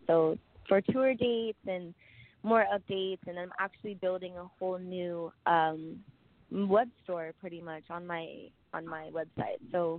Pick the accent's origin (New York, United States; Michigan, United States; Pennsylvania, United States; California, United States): California, United States; San Diego; Yes, well, I am from San Diego, so I have some hometown shows coming up.